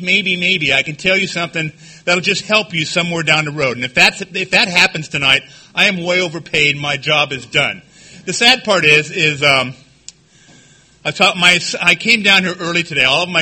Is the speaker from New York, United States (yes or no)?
no; Downey, California, United States; I'm from Downey, California.